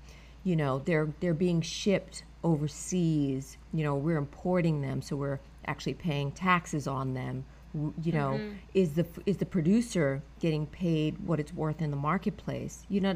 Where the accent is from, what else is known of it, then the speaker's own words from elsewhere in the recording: New York City, New York, United States; So I'm a New Yorker, native New Yorker.